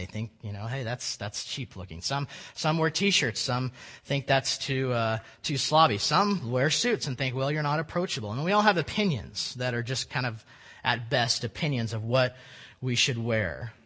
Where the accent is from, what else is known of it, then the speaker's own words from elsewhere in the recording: Oklahoma, United States; And I grew up in Northeast Oklahoma and more or less in a pretty informal church setting.